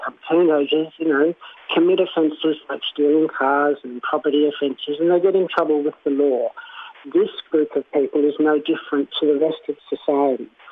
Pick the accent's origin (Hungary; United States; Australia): Australia; Fundamentally, I was sort of outraged on a very sort of human level as an Australian citizen